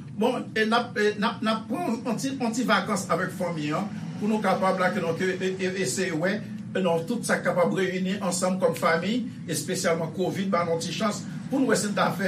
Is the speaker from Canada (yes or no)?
no; Haiti; fier en tant qu'haïtien